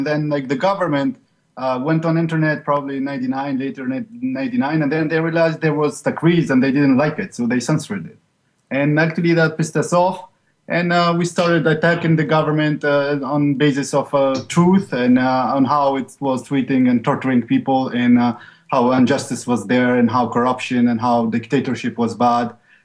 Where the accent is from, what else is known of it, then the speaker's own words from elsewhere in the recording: Tunis, Tunis Governorate, Tunisia; Yeah, we're coming from Tunis.